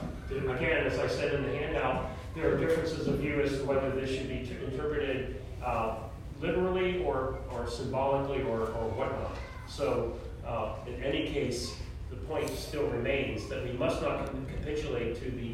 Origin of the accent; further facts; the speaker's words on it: Jackson Township, New Jersey, United States; I grew up in New Jersey, Jackson Township, which is a little bit north of Lakehurst, or Lakewood, New Jersey